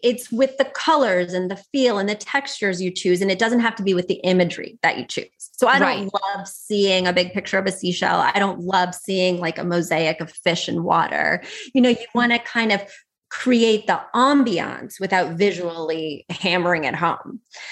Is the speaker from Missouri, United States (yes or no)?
yes; Missouri, United States; I'm from Missouri, and unless we had a lake house, I don't think it's appropriate.